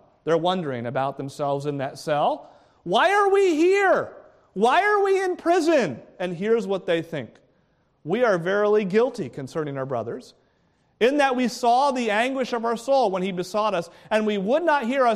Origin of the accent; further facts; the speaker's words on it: New England, United States; Well, growing up, we grew up in New England, and so we heated our house with a wood stove.